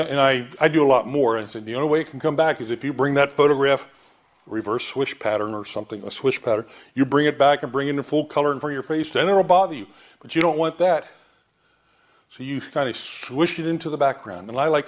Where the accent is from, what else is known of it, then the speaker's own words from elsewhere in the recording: Lancaster, Pennsylvania, United States; I'm from Lancaster. They know what tobacco is. It's growing in half the fields.